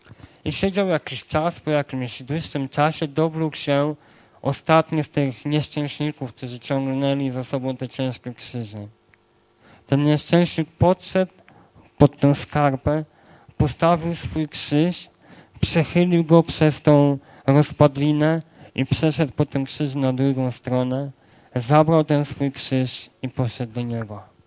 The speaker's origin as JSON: {"language": "Polish", "town": "Sanok", "region": "Subcarpathian Voivodeship", "country": "Poland", "said": "Pojechaliśmy, słuchajcie, do mnie do domu. Ja pochodzę z Sanoka."}